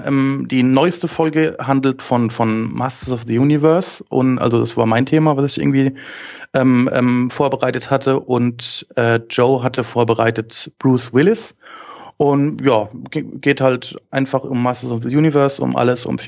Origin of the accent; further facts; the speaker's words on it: Heidelberg, Baden-Württemberg, Germany; ich bin irgendwie in der Nähe aufgewachsen, in Heidelberg